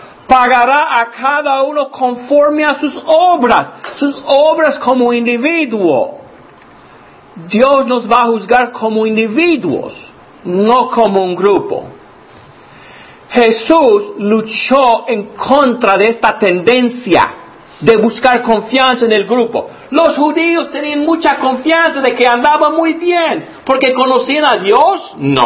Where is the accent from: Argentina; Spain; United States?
United States; Alabama; now in New Jersey, United States; vengo de New Jersey, que está pegado a Nueva York, aunque soy originalmente de Alabama.